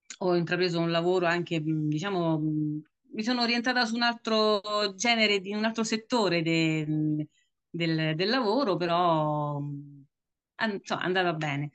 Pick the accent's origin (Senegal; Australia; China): Australia; Sydney, New South Wales; sono nata a Sydney, una suburban qui di Sydney, e sì, siamo sempre qui. Io e un altro fratello siamo nati